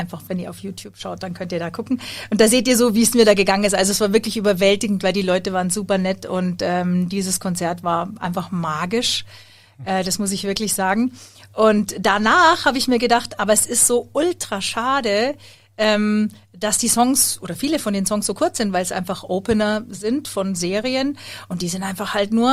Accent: Munich, Bavaria, Germany; ich bin Sängerin und ich komme aus München.

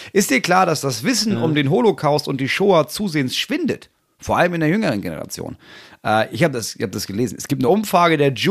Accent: Hamburg, Germany; Bei uns in Hamburg war es Bergen-Belsen.

